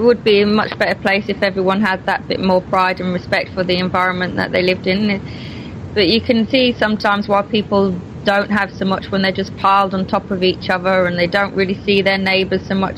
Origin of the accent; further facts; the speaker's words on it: Croydon, London, United Kingdom; but not where I grew up in Croydon.